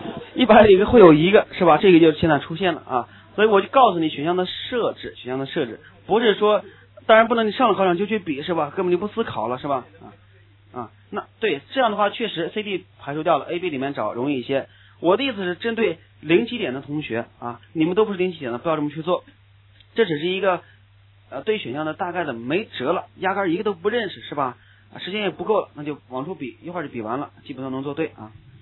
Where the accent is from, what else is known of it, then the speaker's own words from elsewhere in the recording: China; 我说别拽我，嗯，我是中国人啊